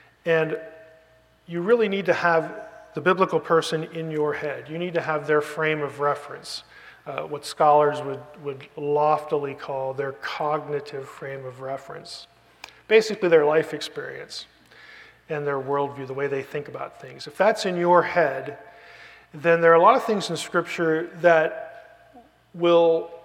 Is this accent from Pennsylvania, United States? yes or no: yes; Lebanon, Pennsylvania, United States; I'm originally from Pennsylvania Dutch country. From Lebanon, which if you know your Pennsylvania geography, that's the county north of Lancaster. So I grew up in Lebanon